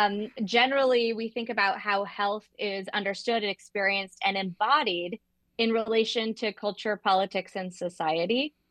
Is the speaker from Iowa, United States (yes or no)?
yes; Okoboji, Iowa, United States; the Case of Okoboji, which is a loving reflection, but also critical reflection on what happened in my hometown.